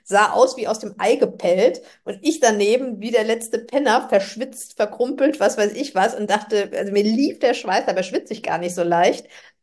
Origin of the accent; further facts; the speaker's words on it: Germany; Und wir als Deutsche.